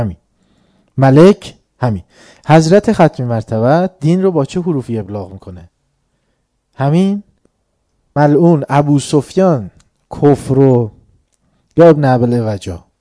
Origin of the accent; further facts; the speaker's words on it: Iran; نکنه ما زیاد ایرانی نیستیم، ما ایرانیم.